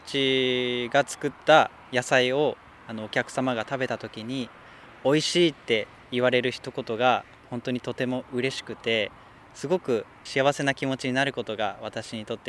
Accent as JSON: {"language": "Japanese", "town": "Machida", "region": "Tokyo", "country": "Japan", "said": "今は茅ヶ崎市の方と地元の町田市の方で直売をしております。"}